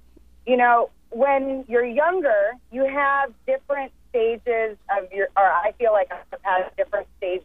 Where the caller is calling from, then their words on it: Newbury Park, California, United States; I'm calling from Newbury Park on my way to school.